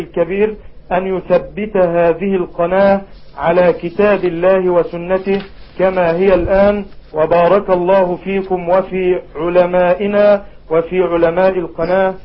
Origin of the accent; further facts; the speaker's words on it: Dimishl, Dakahlia, Egypt; شرفتنا بالأمس في قريتنا دمشل